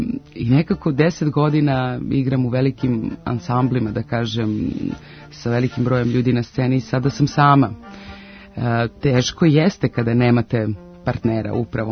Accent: Gornji Milanovac, Šumadija and Western Serbia, Serbia; ona je rođena u Gornjem Milanovcu. To je inače moj rodni grad

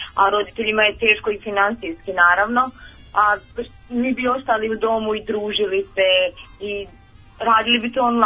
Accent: Aleksandrovac, Šumadija and Western Serbia, Serbia; Ja sam iz Aleksandrovca

